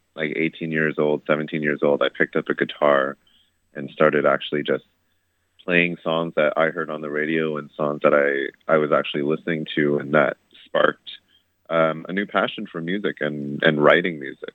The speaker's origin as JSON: {"language": "English", "town": "Mississauga", "region": "Ontario", "country": "Canada", "tie": "born or raised there", "said": "in the music industry there and Mississauga, and I do a lot of things with the music and scene in my hometown."}